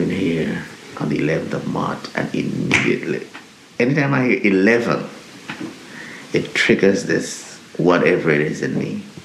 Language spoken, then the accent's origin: English; Jamaica; I mean, I'm from Jamaica, where we used to have goats and stuff, but never anything like this.